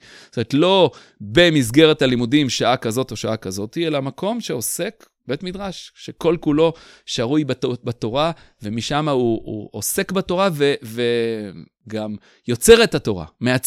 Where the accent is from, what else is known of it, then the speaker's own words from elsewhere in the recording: Petah Tikva, Central District, Israel; בעולם שאני גדלתי בו כילד בשנות ה-70, כנער בשנות ה-80, זה היה עדיין ברור שאם הולכים לשאול שאלה הלכתית בסביבה שבה אני הייתי בפתח תקווה